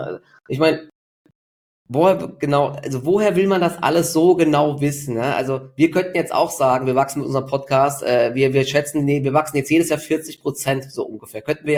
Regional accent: Dietzenbach, Hesse, Germany; in meiner Heimatstadt in Dietzenbach

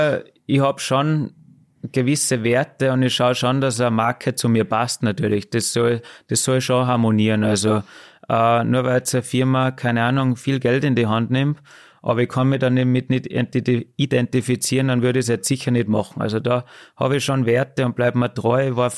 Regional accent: Salzburg, Austria; in der wunderschönen Natur bei uns daheim in Salzburg, ist das ein Privileg, was wir haben.

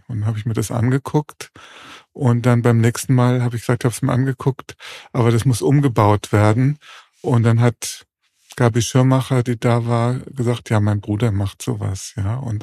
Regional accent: Frankfurt, Hesse, Germany; als Frankfurter hat man über Offenbach geschimpft, ist aber nicht hingefahren und kannte das auch gar nicht.

